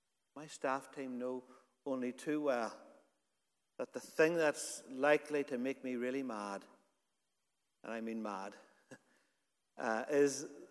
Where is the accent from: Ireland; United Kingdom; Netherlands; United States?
Ireland; Ulster; I grew up in Donegal, and there